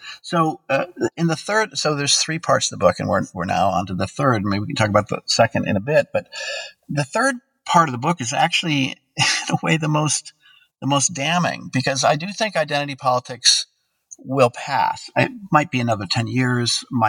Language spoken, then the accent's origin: English; United States